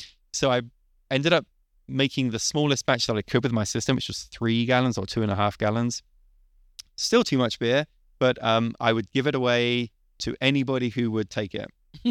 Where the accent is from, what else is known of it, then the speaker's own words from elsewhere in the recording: United Kingdom; moved away; I'm originally from Britain, and there's a lot of British beers that I'm not able to get over here.